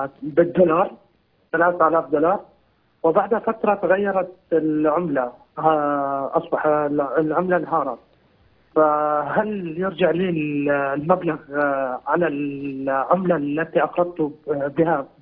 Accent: Syria; عندنا في سوريا

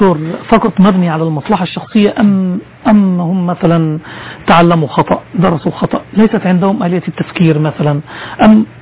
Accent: Egypt; التخميس عندنا في مصر له مدلول آخر معنا.

